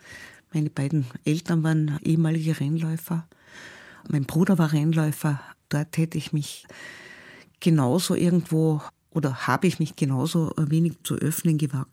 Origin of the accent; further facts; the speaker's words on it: Austria; bei uns in Österreich heißt das Völkerballspielen